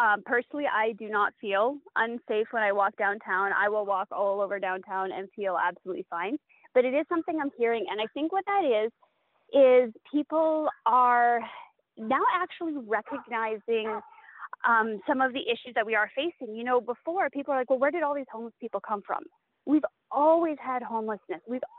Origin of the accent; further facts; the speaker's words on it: Smithers, British Columbia, Canada; I grew up in the Bulkley Valley. I grew up in Smithers